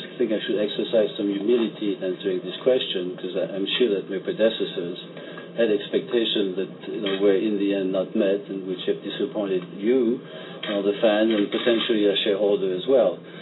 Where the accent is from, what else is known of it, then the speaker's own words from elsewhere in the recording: Chicago, Illinois, United States; As you know, I come from Chicago, where I've been the past 30 years